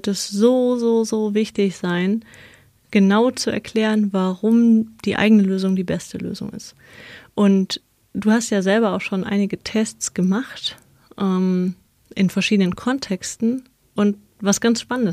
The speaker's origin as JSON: {"language": "German", "town": "Cologne", "region": "North Rhine-Westphalia", "country": "Germany", "said": "SCHCH-Fehler, man merkt, ich bin Kölnerin."}